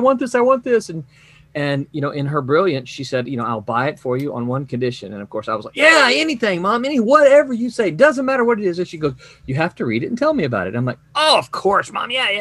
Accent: Mississippi, United States; also born or lived in Memphis, Tennessee; Well, I was born in Memphis, Tennessee, but I grew up in Mississippi. My parents are both from a little farming community in Arkansas. I come from a family of farmers.

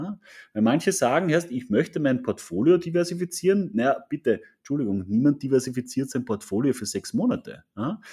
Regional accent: Austria; das hat jeder Mensch so ein bisschen drin bei uns in Österreich

